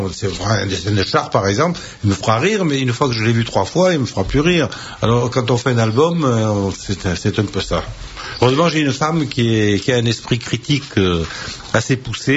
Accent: Southern France, France; accent: Southern French; dans mon accent méridional qui fait que ça m'est difficile de dire des choses sérieuses

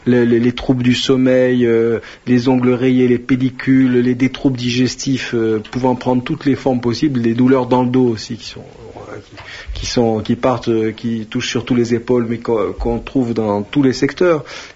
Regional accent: Algiers, Algiers Province, Algeria; moi, quand j'étais petit à Alger, j'ai jamais vu des emplacements pour infirmes

